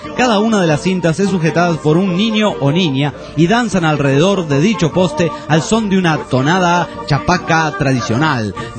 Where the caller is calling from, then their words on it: Tarija, Bolivia; de Tarija, Bolivia. Yo quería felicitarlos